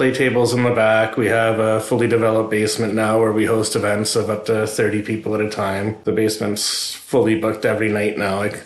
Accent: Richmond, British Columbia, Canada; I'm from Richmond originally. She's from India. We met in Calgary. We lived in Vancouver for about a year. And then we moved out here

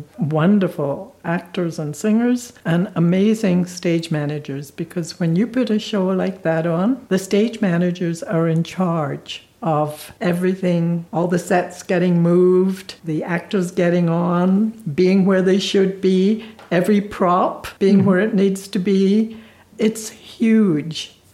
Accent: Scotland, United Kingdom; moved away; when I was growing up in Scotland. And then wherever I've lived, I've always gone to theatres

